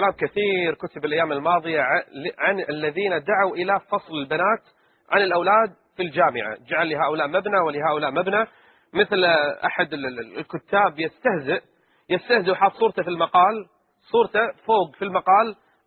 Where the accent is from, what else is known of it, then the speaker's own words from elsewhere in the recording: Kuwait; عندنا بالكويت.